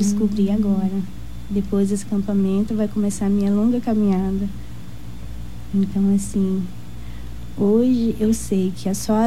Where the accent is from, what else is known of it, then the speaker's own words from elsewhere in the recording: Dourados, Mato Grosso do Sul, Brazil; Sou de Dourados.